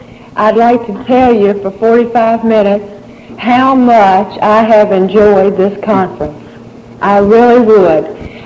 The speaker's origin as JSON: {"language": "English", "town": "Covington", "region": "Virginia", "country": "United States", "tie": "born or raised there", "also_born_or_lived": "Roanoke", "said": "I was born and raised in Covington, Virginia. There's a big West Vaco there. Y'all probably know what I'm talking about. And I lived there until we moved to Roanoke."}